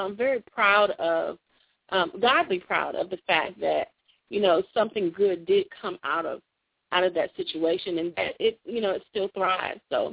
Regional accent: Hampton, Virginia, United States; It came from the community that I grew up in Hampton, Virginia.

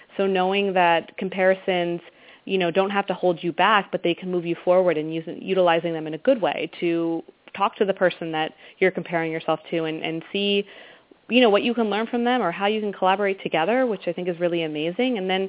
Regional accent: Pennsylvania, United States; born or raised there

